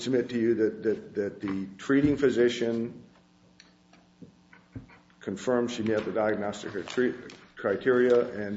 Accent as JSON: {"language": "English", "town": "Durham", "region": "North Carolina", "country": "United States", "said": "I'm from Durham, North Carolina"}